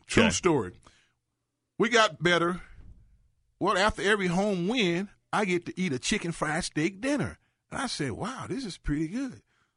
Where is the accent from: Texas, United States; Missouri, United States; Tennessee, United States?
Missouri, United States; St. Louis; born there; Originally, I'm from St. Louis, Missouri, by birth.